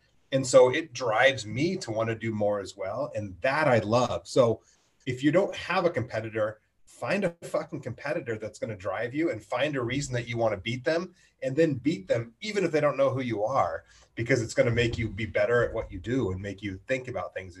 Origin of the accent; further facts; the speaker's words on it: Colorado, United States; now in Rancho Santa Fe, United States; when I moved from Colorado to Rancho Santa Fe, and you know this, like in Colorado growing up, and Colorado's beautiful and I grew up middle class and such